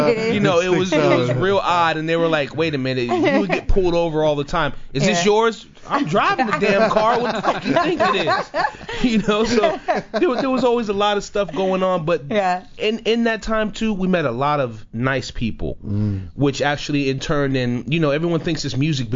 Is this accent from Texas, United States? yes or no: no; Los Angeles, California, United States; born there; I was born in Tarzana Medical at the time when they still listed black people as Negro.